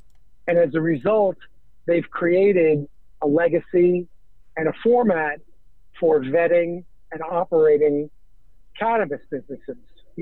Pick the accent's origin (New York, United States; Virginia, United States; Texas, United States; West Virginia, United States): New York, United States; I am American. I'm a proud American. I'm born and raised in New York. I'm born and raised in New York